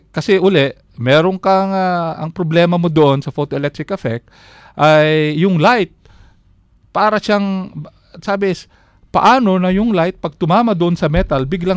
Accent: Ilocos Region, Philippines; Sorry, Ilocano ako.

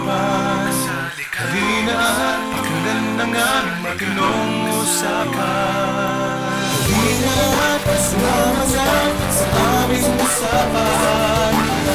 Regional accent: Ilocos Region, Philippines; Favorite ko sa Ilocana ako.

